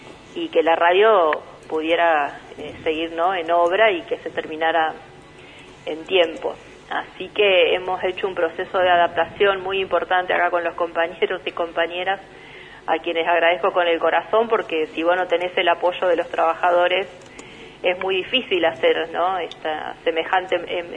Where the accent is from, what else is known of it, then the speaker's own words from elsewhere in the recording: Rosario, Santa Fe, Argentina; Yo soy de Rosario, toda mi vida fui periodista desde los 19 años.